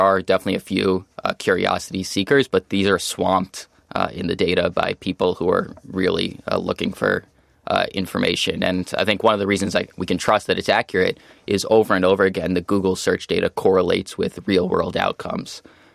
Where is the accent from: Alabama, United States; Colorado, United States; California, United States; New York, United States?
New York, United States; Like, I grew up in the New York area.